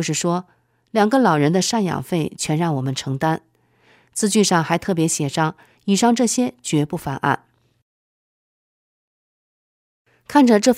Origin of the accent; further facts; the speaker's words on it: Shandong, China; 我是山东人